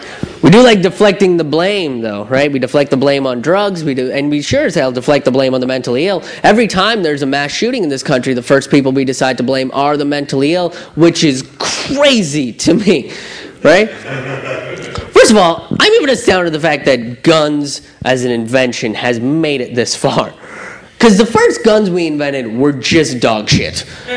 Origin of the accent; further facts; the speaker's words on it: India; And here's the thing, America, I'm from India.